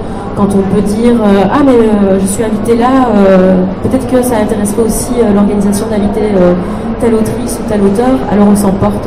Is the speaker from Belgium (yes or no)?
yes; Liège, Wallonia, Belgium; j'insiste pour qu'on cite que je suis liégeoise, avant belge